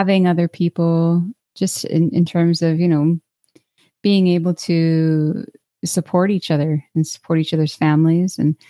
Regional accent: Calgary, Alberta, Canada; I'm from Calgary, Alberta, and that's where I'm based out of.

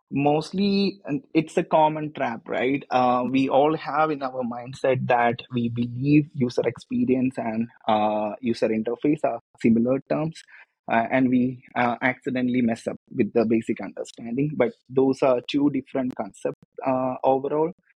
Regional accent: Kerala, India; now in Barcelona, Spain; So basically, I come from the God's own country of India, Kerala. We call it God's own country, but it's not a country. It's a state in India. And I'm currently based on Barcelona

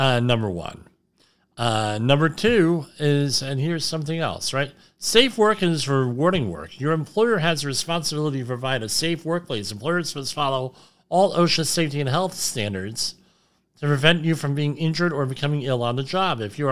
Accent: New Jersey, United States; No, I'm from New Jersey.

